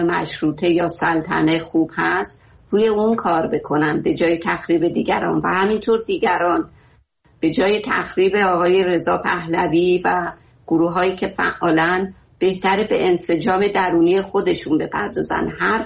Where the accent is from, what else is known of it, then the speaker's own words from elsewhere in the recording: Iran; بله ایران، ما همه ما ایرانی هستیم.